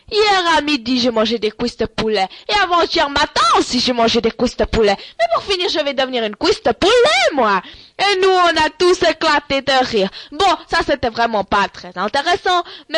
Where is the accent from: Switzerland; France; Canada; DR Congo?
Switzerland; accent: Swiss German; French is a second language; Je m'excuse de mon accent. Je suis légèrement suisse-allemande sur les bords.